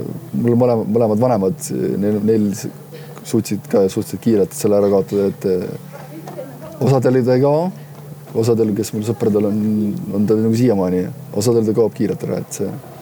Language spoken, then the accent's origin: Estonian; Saare County, Estonia; Et kui ma juba saates olen, siis ma olen saarlane ikkagi.